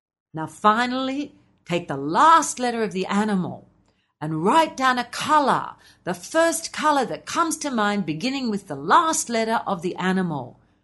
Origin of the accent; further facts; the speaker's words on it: Australia; by telling them I'm an Aussie